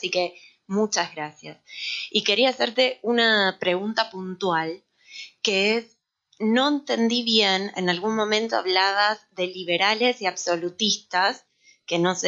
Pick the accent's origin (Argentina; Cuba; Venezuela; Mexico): Argentina; Buenos Aires; soy de Buenos Aires, no sabía de la historia